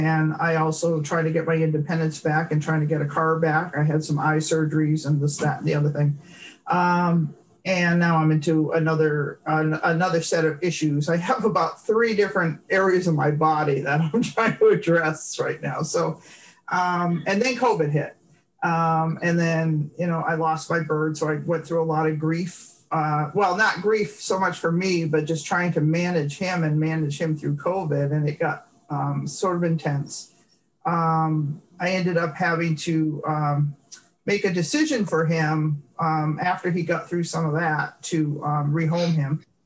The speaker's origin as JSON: {"language": "English", "region": "Massachusetts", "country": "United States", "said": "I'm from Massachusetts. And it's the home of Jon Kabat-Zinn."}